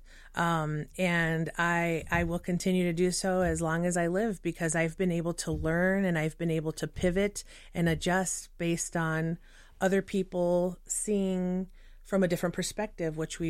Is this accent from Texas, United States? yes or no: yes; Texas, United States; Born and raised in Texas, I don't do the Minnesota nice very well.